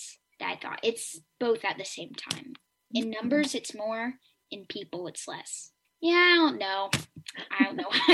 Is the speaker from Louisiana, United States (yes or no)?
no; Hudson, New York, United States; I'm going into fifth grade, and I'm from Hudson.